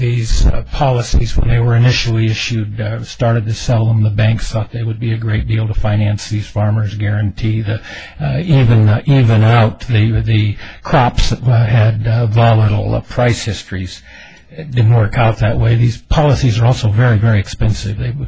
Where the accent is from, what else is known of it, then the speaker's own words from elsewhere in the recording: Kennewick, Washington, United States; I'm from Kennewick, Washington.